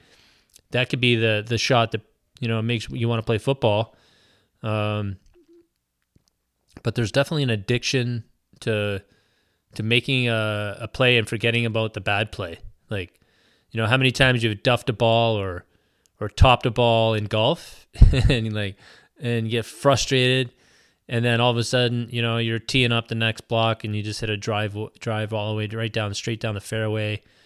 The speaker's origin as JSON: {"language": "English", "country": "Canada", "said": "I'm Canadian, and obviously I get two Thanksgivings because I enjoy the American Thanksgiving so much as well."}